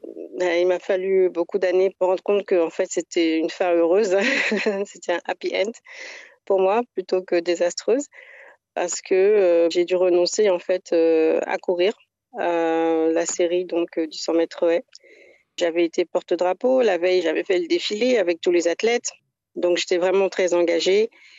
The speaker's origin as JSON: {"language": "French", "country": "France", "tie": "born or raised there", "said": "En grandissant en France, j'ai petit à petit renoué avec mon héritage culturel et familial dont je ne connaissais pas l'origine."}